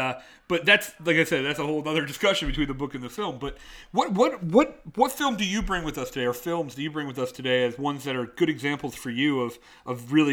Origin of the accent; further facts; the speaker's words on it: New Jersey, United States; I grew up in North Jersey, so I know a lot of that type.